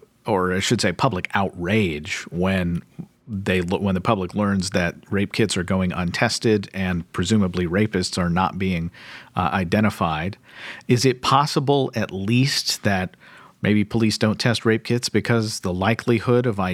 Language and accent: English; Kentucky, United States; This has been a problem both in my home state of Kentucky.